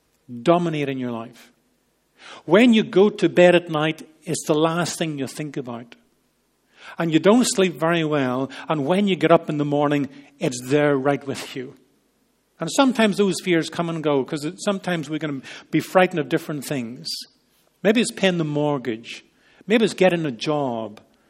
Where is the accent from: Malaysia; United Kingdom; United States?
United Kingdom; We wonder, as British people, if we had not feared what we had heard about Iraq, would our country have actually gone there?